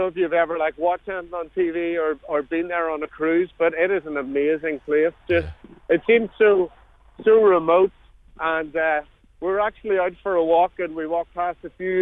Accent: Ireland; You know, being an Irish band

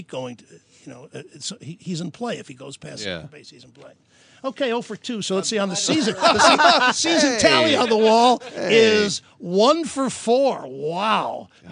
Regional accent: East Coast, United States; I grew up in the East Coast when they played it in high schools.

